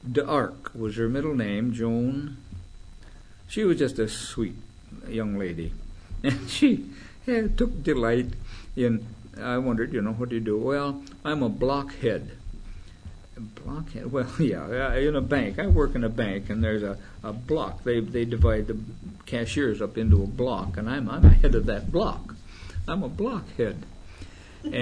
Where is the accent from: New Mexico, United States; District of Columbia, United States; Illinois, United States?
Illinois, United States; Oh, well, I'm from Illinois. Where are you from?